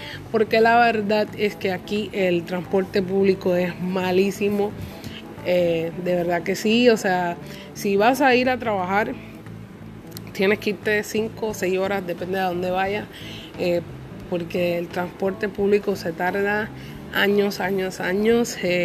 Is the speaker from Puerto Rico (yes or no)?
yes; Puerto Rico; en mi país, que es Puerto Rico.